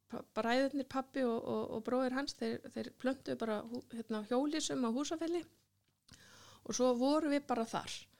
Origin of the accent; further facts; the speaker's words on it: Reykjavík, Capital Region, Iceland; ég nú algjört borgarbarn ég alinn upp í Reykjavík og í Lauganesinu og bara ofsalega stabíl æska ég bara bjó í Lauganesinu fættist í hérna og bjó á Kleppsveginum lengst af og svo á Laugalæk þannig að ég flutti aldrei neitt